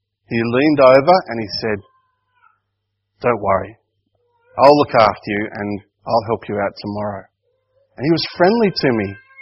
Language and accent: English; Broken Hill, New South Wales, Australia; When I grew up in Broken Hill, I went to the Catholic high school. But the trouble was that the Catholic high school only went to year 10.